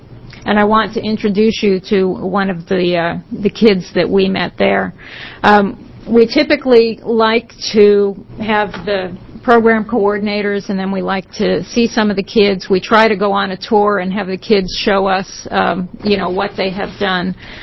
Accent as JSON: {"language": "English", "region": "Oregon", "country": "United States", "said": "I am a rancher from Harney County and a former watershed coordinator."}